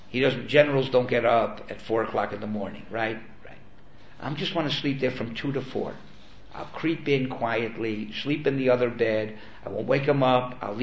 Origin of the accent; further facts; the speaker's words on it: Miami, Florida, United States; I once went back to Miami. I was a rabbi there for many years. I grew up in Miami.